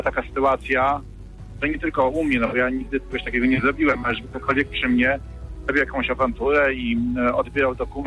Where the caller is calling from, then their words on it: Łódź, Łódź Voivodeship, Poland; u mnie w Łodzi